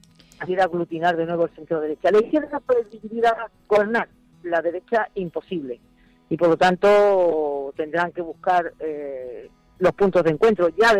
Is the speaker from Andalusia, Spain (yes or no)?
yes; Málaga, Andalusia, Spain; por lo menos en mi tierra, yo soy malagueña